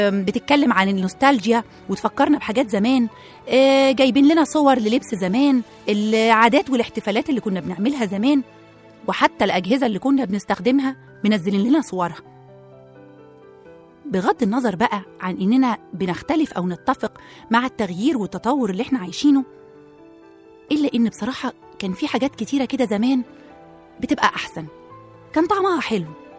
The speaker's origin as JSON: {"language": "Arabic", "country": "Egypt", "said": "بس طبعا إحنا كمصريين حطينا عليها التاتش بتاعنا."}